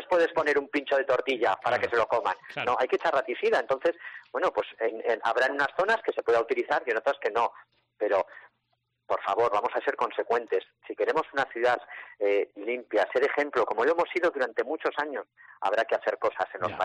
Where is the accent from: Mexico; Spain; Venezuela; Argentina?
Spain; Logroño, La Rioja; yo soy de Logroño, he vivido toda mi vida aquí